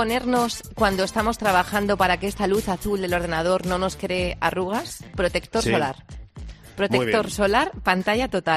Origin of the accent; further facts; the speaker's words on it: Spain; ¿sabes que los españoles somos los europeos que tenemos la vitamina D más baja?